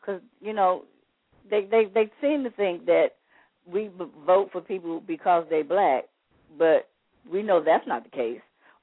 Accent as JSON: {"language": "English", "region": "the South", "country": "United States", "said": "except for we both black and we're from the South and we women."}